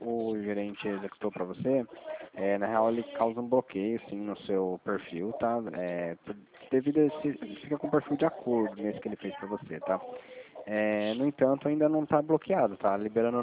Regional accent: São Paulo, Brazil; Então, eu sou de São Paulo, na verdade, né?

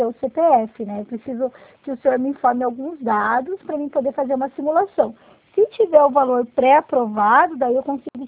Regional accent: Curitiba, Paraná, Brazil; Nós somos aqui de Curitiba.

